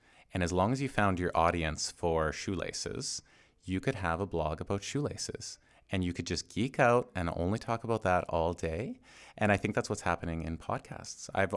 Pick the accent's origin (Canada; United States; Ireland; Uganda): Canada; So I'm Canadian.